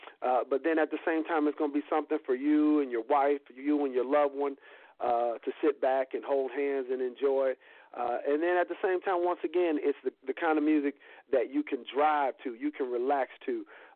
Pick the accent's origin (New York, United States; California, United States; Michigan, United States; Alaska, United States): Michigan, United States; Detroit; No, I'm from Detroit City.